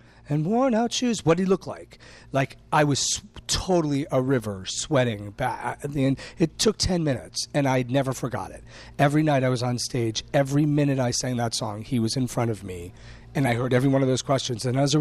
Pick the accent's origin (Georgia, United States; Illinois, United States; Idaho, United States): Illinois, United States; Chicago; now in Pennsylvania, United States; People are like, oh, you're from Pennsylvania. I was like, I live in Pennsylvania. I'm from Chicago. I am a product of this city.